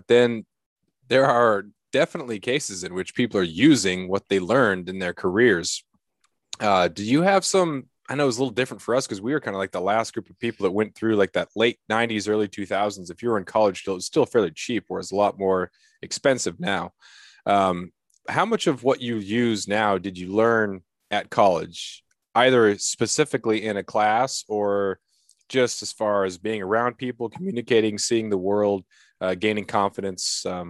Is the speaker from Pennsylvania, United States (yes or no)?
no; Klawock, Alaska, United States; also born or lived in Arizona; I grew up in Klawock, and then, said I'd never be a teacher and said I'd never move back to Alaska.